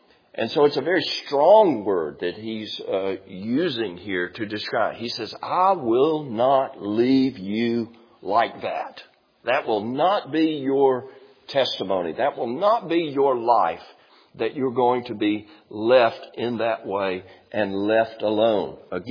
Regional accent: Hapeville, Georgia, United States; I grew up in Hapeville and went to the First Baptist Church of Hapeville, and there was the Georgia Baptist Children's Home that was right down the street.

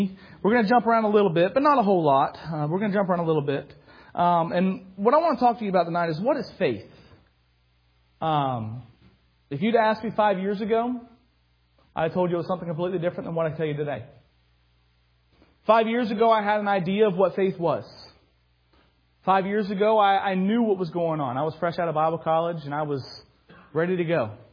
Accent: Lakeland, Florida, United States; I grew up in church. I grew up in Lakeland, Florida. I grew up in church.

